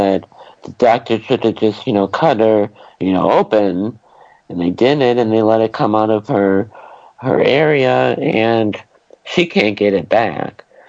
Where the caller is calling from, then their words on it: New Jersey, United States; I'm calling from New Jersey.